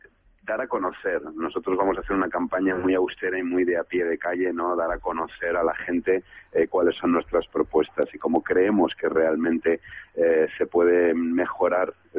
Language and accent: Spanish; Valencian Community, Spain; Yo soy valenciano y no tengo la misma financiación que un catalán